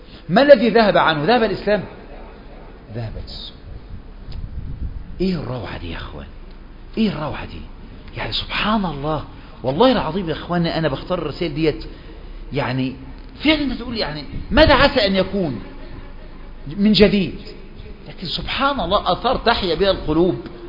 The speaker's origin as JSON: {"language": "Arabic", "country": "Egypt", "said": "انتوا خلي من مصر، انا من مصر"}